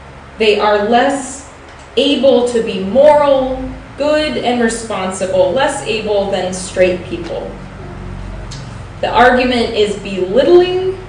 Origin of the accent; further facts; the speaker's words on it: South Carolina, United States; I've been very proud recently of my home state of South Carolina.